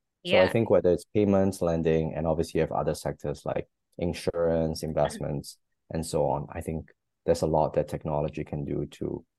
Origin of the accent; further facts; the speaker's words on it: Singapore; I'm Singaporean, but I've lived in many different countries. So right now, I'm spending a lot of time between the US and Southeast Asia.